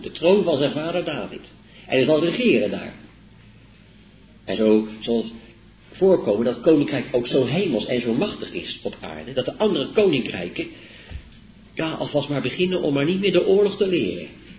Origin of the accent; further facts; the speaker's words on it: South Holland, Netherlands; Ik kom zelf uit Zuid-Holland.